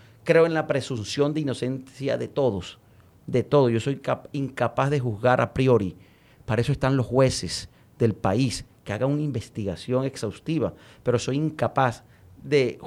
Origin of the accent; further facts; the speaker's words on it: Colombia; Yo, como cualquier colombiano y como congresista, espero que se esclarezcan los hechos.